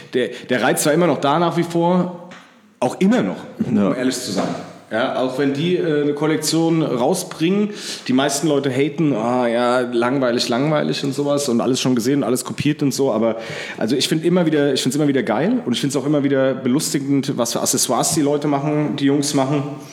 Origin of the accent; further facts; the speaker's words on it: Dreieich, Hesse, Germany; ich kann es schon davor von diversen Skate-Sessions aus Frankfurt und aus Dreieich, wo ich aufgewachsen bin.